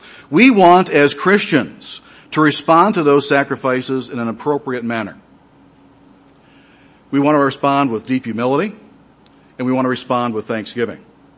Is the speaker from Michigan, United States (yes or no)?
yes; Michigan, United States; He said, where are you from? I said, well, I'm from Michigan.